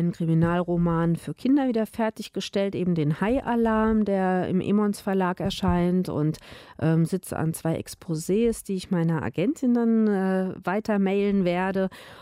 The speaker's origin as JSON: {"language": "German", "region": "Rhineland-Palatinate", "country": "Germany", "said": "Und der spielt in der Pfalz, also da, wo ich herkomme"}